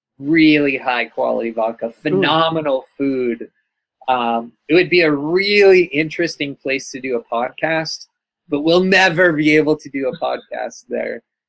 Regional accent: United States; I think it was partially being American.

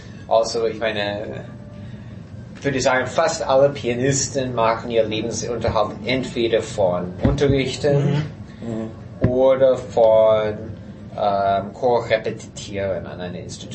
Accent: United States; German is a second language; Fall, dass ich bin Amerikaner, aber ich habe nur reine russische Klavierschule.

